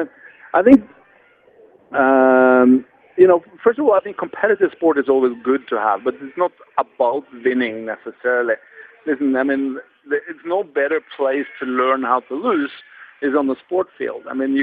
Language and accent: English; Norway; now in Toronto, Canada; growing up in Norway and now living in Canada and Toronto